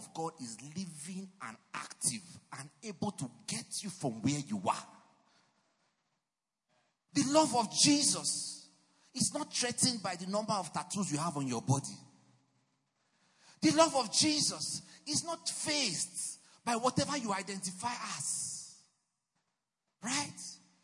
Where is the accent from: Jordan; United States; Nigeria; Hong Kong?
Nigeria; I'm Nigerian, right?